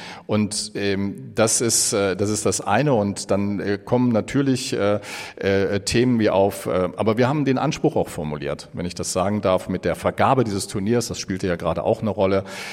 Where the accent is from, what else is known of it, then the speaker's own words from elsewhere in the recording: Bonn, North Rhine-Westphalia, Germany; Also hier der Verein in Köln oder in Bonn, wo ich herkomme